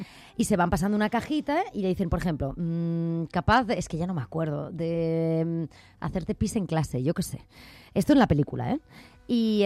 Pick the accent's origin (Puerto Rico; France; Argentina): France; Bidart, Nouvelle-Aquitaine; Tengo una de mis mejores amigas, que es maravillosa, de mi pueblo, de Vidar, en Francia, en Iparralde